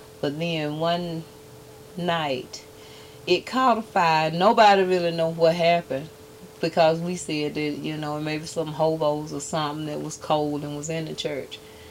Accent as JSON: {"language": "English", "town": "Carnegie", "region": "Georgia", "country": "United States", "tie": "born or raised there", "said": "I grew up in the Carnegie area. Of Randolph County."}